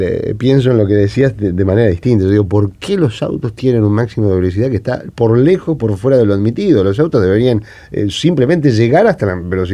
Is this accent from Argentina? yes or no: no; Uruguay; Somos los uruguayos